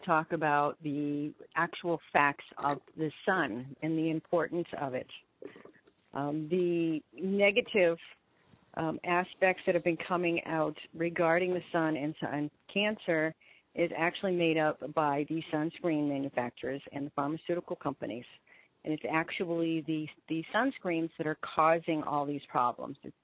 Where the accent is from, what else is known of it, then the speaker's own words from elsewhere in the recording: Ireland; I'm Irish myself.